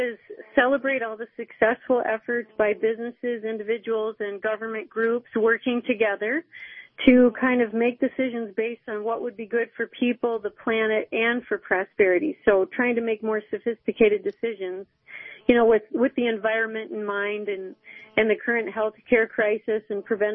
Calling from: Rochester, New York, United States; I'm actually calling from Rochester

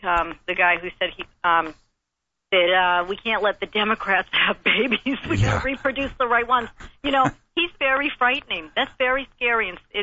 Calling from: New Hampshire, United States; Hey, I'm calling from New Hampshire.

